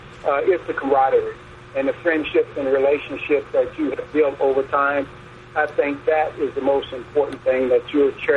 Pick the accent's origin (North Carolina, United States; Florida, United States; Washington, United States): Florida, United States; I used to freeze my butt off because I'm from Florida. I grew up in Florida.